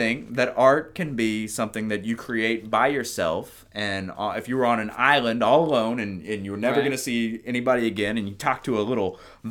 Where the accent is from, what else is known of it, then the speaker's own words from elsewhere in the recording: Louisiana, United States; So I'm also from Louisiana. My background is mainly in painting.